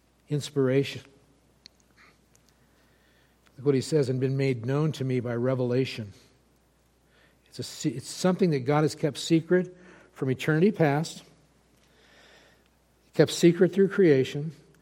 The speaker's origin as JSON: {"language": "English", "region": "the South", "country": "United States", "tie": "born or raised there", "said": "You know, I was talking before church about growing up in the South back in the days of segregation."}